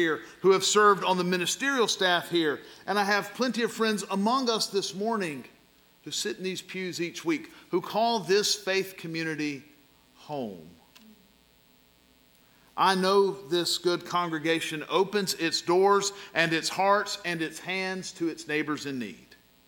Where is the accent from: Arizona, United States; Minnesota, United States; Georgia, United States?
Georgia, United States; Macon; As a child growing up in Macon, who was Baptist before I was Christian